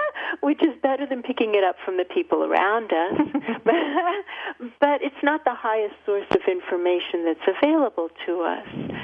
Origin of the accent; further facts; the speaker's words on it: Florida, United States; I grew up in Florida on the beach, in a beach community, and I did a lot of scuba diving from the time I was 13 on